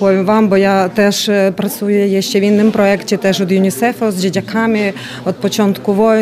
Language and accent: Polish; Ukraine; now in Poland; przyjechała z Ukrainy.